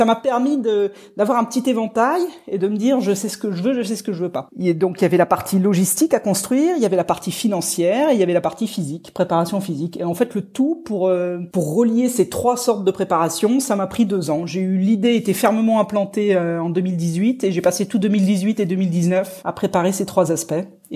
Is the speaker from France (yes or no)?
yes; Rouen, Normandy, France; born there; quand je suis passé par Rouen, ma ville natale